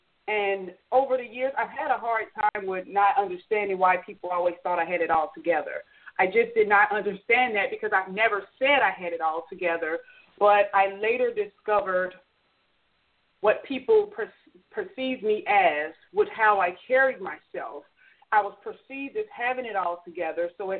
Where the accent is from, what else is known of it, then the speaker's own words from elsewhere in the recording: Chicago, Illinois, United States; because I dealt with this since I was a child growing up in Chicago.